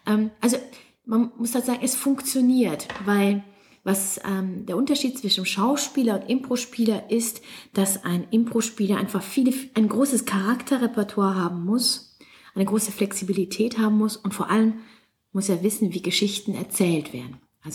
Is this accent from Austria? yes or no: no; Poland; now in Mannheim, Germany; ich komme eigentlich aus Polen, lebe aber in Mannheim, studiert habe ich in Konstanz in England und auch in Bordeaux in Frankreich.